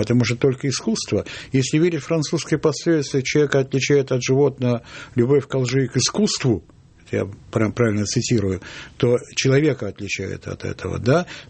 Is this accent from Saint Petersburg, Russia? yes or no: yes; Saint Petersburg, Russia; Я ленинградец. Это как национальность, это от рождения.